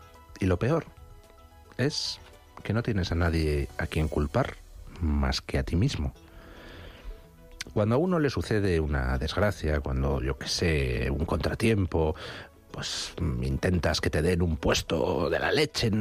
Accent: Albacete, Castilla-La Mancha, Spain; tienen manía los que somos de Albacete

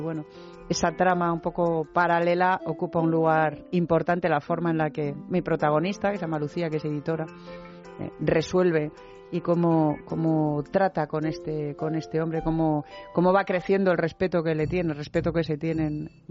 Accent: Santiago, Santiago Metropolitan, Chile; born there; Yo nací en Santiago porque mi padre era diplomático, efectivamente.

